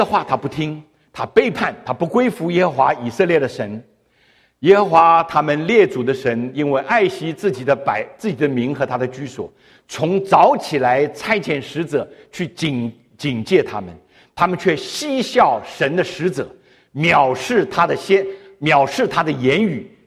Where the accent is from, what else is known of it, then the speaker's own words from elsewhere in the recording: China; 今天我们中国人叫什么？汉奸呢？